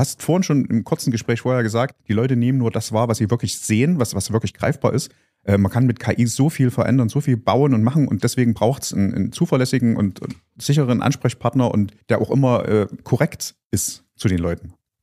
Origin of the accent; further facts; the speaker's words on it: Munich, Bavaria, Germany; in München-Bernsdorf, in meinem Heimatort, wo ich groß geworden bin